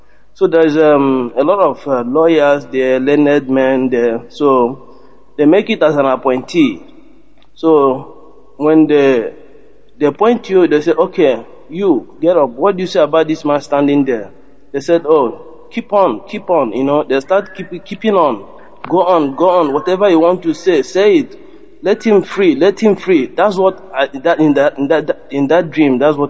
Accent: Imo, Nigeria; now in Malaysia; I come from Ite Oboma, Imo State.

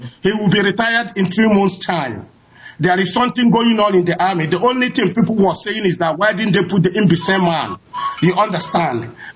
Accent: Owerri, Imo, Nigeria; now in Kassel, Delaware, United States; I'm calling from Kassel. I'm from Owerri, Imo State, in Biafra land.

